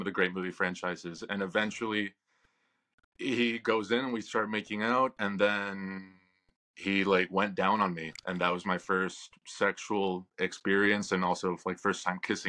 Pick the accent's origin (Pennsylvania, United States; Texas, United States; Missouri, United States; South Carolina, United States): Texas, United States; Austin; It was Austin, Texas